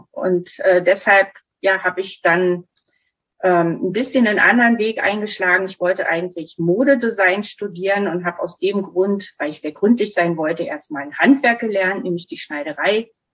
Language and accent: German; Germany; Ich bin in der DDR groß geworden.